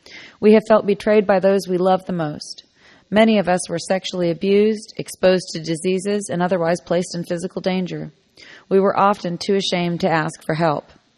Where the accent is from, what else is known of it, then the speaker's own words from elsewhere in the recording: California, United States; I'm from California.